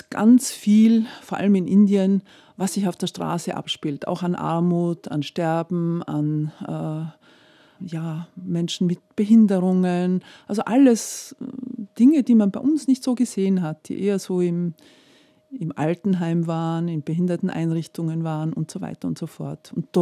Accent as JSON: {"language": "German", "region": "Tyrol", "country": "Austria", "said": "Ich komme aus Tirol, aus den Tiroler Bergen, und da habe ich schon als Kind halt gespürt, mich zieht es in die Welt oder mich interessieren andere Kulturen, andere Menschen, und das war jetzt bei uns nicht so Tradition."}